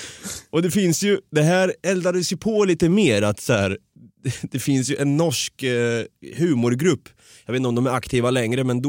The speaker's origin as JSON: {"language": "Swedish", "country": "Sweden", "said": "jag är svensk nu, de hör att jag pratar svenska."}